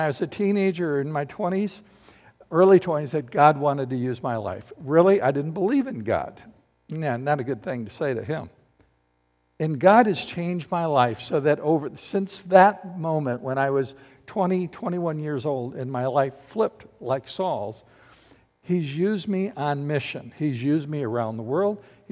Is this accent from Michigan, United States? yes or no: yes; Battle Creek, Michigan, United States; I grew up in Battle Creek. I grew up in a split home, just a mom and three kids